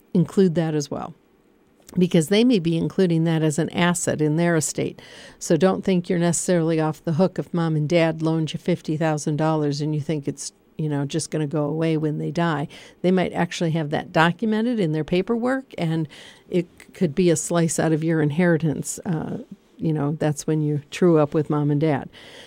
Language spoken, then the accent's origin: English; Michigan, United States; I don't know if this is something in Pennsylvania because I'm from Michigan.